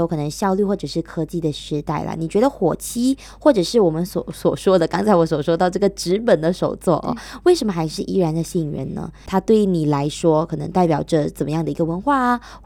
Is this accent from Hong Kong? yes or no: no; East Malaysia, Malaysia; 我们东马这里啦